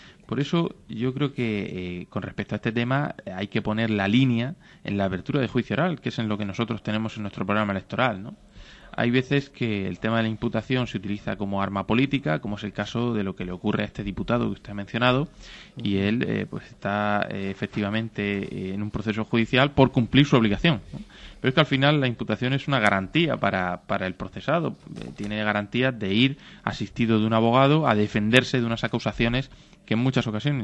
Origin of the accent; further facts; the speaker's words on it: Murcia, Region of Murcia, Spain; born there; yo soy nacido en Murcia y yo a Cataluña la siento como parte de mi tierra